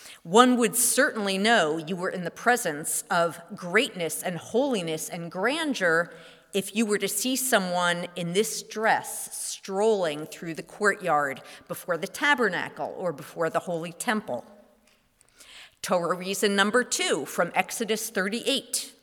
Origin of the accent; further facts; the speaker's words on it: New Jersey, United States; When I was growing up in Northwest New Jersey, the worst thing you could say about another synagogue was